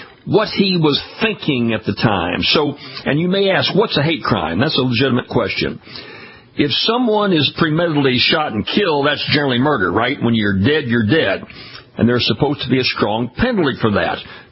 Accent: Baton Rouge, Louisiana, United States; We're broadcasting this week from our flagship station, WJBO in Baton Rouge, Louisiana, my hometown

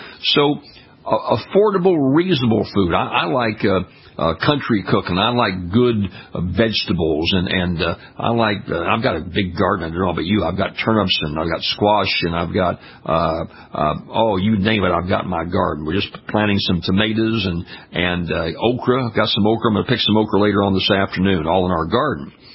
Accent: Louisiana, United States; was here in my home state of Louisiana.

